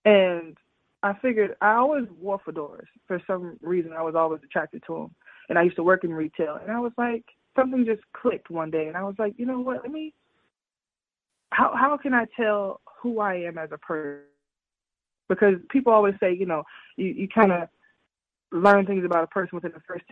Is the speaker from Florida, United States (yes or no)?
yes; Florida, United States; No, Broward County. I've lived, born and raised in Broward County.